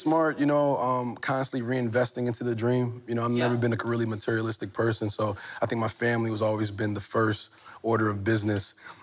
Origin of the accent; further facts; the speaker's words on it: Newark, New Jersey, United States; he's from Oakland, I'm from Newark, New Jersey.